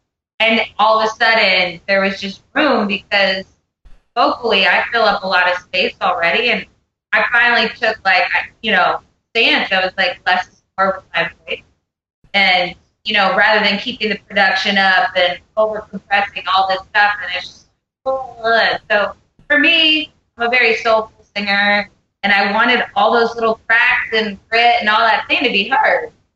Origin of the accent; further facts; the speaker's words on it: Pennsylvania, United States; now in Nashville, United States; I think too, for me, I live in Nashville, and I grew up in Pennsylvania